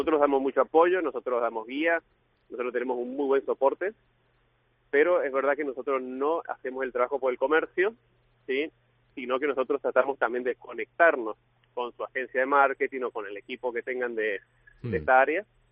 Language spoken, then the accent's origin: Spanish; Argentina; now in Spain; los dos fundadores somos argentinos. Empezamos a emprender aquí en España